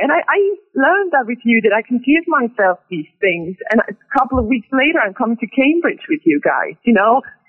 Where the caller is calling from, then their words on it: Switzerland; I'm calling from Switzerland today.